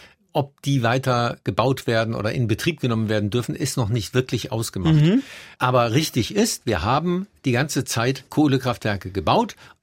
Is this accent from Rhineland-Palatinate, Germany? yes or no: yes; Rhineland-Palatinate, Germany; Das ist in Rheinland-Pfalz, wo ich herkomme, ganz anders.